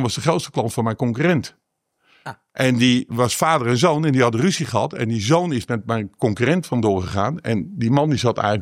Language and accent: Dutch; Slochteren, Groningen, Netherlands; Ja, wij komen uit Slochteren vandaan.